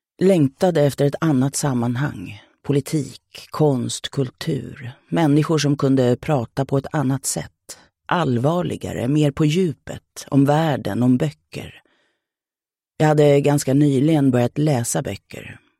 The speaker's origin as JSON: {"language": "Swedish", "town": "Södertälje", "region": "Stockholm County", "country": "Sweden", "tie": "born or raised there", "said": "Min pappa jobbade i hamnen i Södertälje. Det var där jag växte upp. Jag flyttade hemifrån när jag var 18, 1965"}